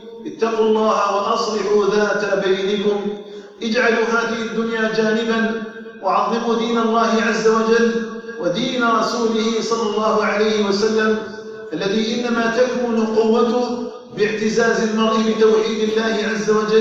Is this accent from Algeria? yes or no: yes; Algeria; أن تجعل بلدنا الجزائر آمنا مطمئنا وسائر بلاد